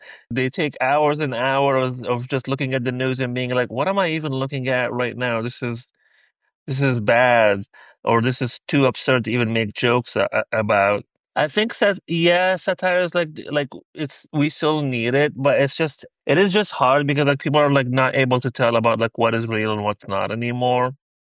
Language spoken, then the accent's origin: English; Libya; also born or lived in Portland / New York; about living in Portland, living in New York, growing up in Libya, all of that stuff. Just like being an American and all.